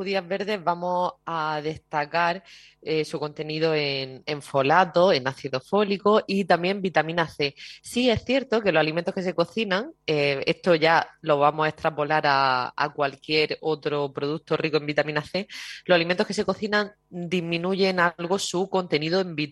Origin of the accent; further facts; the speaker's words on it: Las Norias, Andalusia, Spain; en donde yo vivo, donde yo soy, que soy de Las Norias